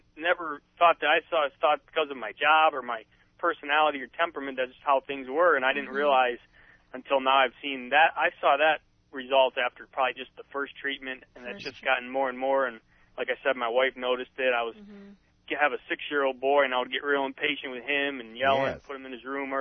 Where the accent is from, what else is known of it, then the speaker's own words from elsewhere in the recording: Huntington Beach, California, United States; Yeah, I'm from Huntington Beach.